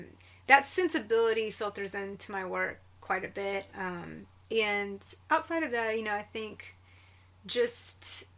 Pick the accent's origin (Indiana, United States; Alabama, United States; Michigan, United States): Alabama, United States; Ashville; Alabama. We moved around a lot, though. So, you know, I lived in Tuscaloosa for a little while, Alabaster. But Asheville, Alabama was where I spent a lot of my youth.